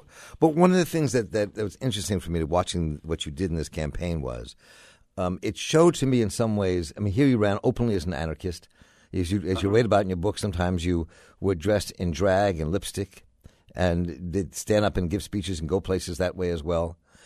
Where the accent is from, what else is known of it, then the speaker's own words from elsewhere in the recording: Baltimore, Maryland, United States; So we're from Baltimore.